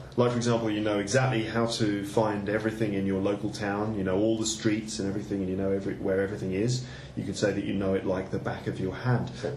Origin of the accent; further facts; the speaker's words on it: United Kingdom; I'm British, I can't do high fives.